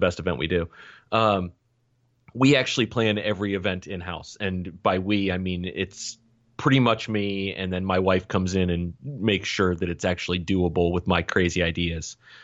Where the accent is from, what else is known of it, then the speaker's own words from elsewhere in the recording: Boston, Massachusetts, United States; The first one is Boston. To be fair, I'm from there originally, but I haven't lived t